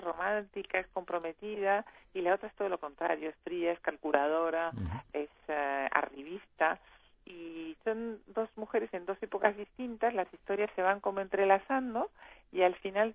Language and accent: Spanish; Uruguay; yo soy uruguaya, soy escritora, soy madre, soy abuela